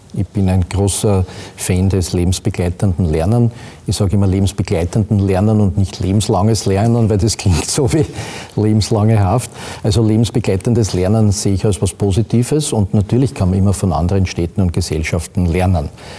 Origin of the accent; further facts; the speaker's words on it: Austria; Das ist ja bei uns in Österreich ganz anders.